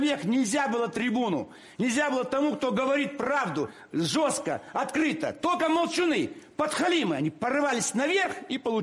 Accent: Moscow, Russia; А я, молодой лейтенант из Москвы

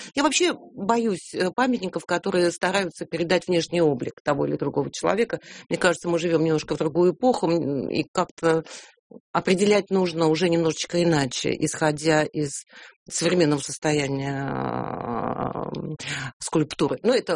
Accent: Moscow, Russia; как коренная москвичка

